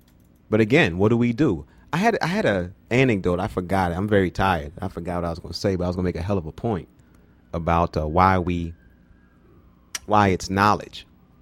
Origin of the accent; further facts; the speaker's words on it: Abidjan, Côte d’Ivoire; I am from Abidjan, Cote d'Ivoire. Cote d'Ivory.